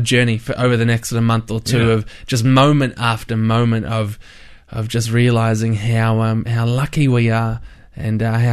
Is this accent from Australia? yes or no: yes; Australia; I grew up in Australia.